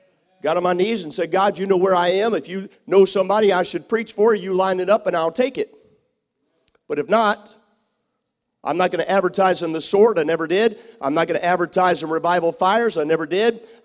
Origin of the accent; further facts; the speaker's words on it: Northeast, United States; also born or lived in Mississippi; I was raised in the Northeast. We used to travel. New York City was only 4 hours from my home.